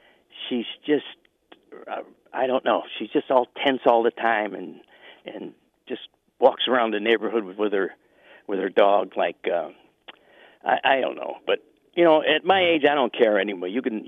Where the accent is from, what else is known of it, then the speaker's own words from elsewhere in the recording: Midwest, United States; now in Reno, United States; I can't tell you. But somewhere in the Midwest. Well, you could tell by the accent where I'm from.